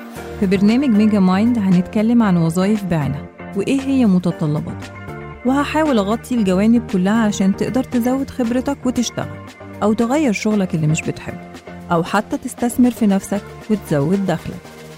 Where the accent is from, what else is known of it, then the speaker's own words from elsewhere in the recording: Egypt; ولأنها جزء من هويتنا كمصريين